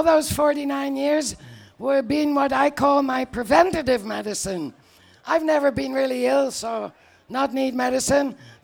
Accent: Amsterdam, North Holland, Netherlands; from Amsterdam, and I have the Pollinator Company.

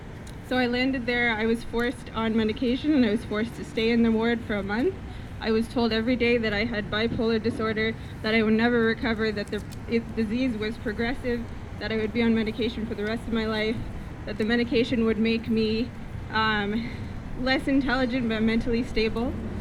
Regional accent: Toronto, Ontario, Canada; I'm an Ojibwe, that means … I'm from the Tiger Clan, and I'm from Toronto.

